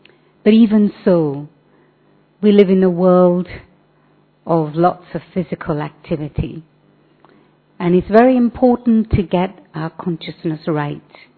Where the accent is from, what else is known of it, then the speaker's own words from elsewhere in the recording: India; now in United Kingdom; And while I'm originally from India, I've been living in the United Kingdom for the last 45 years.